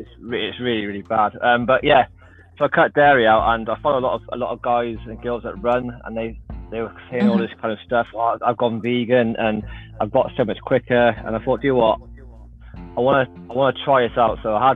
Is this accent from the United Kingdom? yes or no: yes; Wales, United Kingdom; now in England; Yes, I'm from Wales originally, but now I live in England.